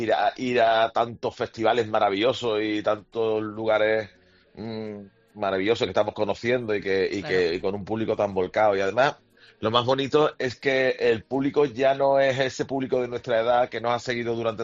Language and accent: Spanish; Seville, Andalusia, Spain; pues nada más decir que somos de Andalucía, que somos de Sevilla, pues es como un pasaporte que nos abre muchas puertas.